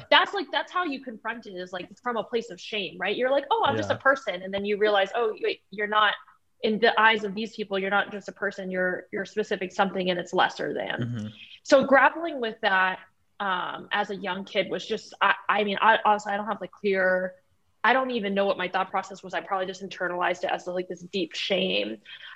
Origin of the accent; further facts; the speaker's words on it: Massachusetts, United States; Yeah, so I grew up in a small town 30 minutes south of Boston. It was 98.5% white, Irish, Italian, Catholic town.